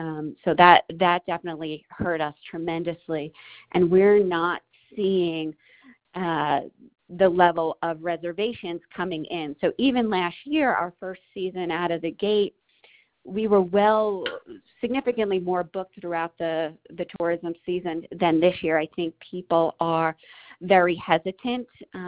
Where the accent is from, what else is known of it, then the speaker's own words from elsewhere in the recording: Steamboat Springs, Colorado, United States; We're originally from Steamboat Springs, where we both worked in hospitality, where there were two seasons up in the mountain areas.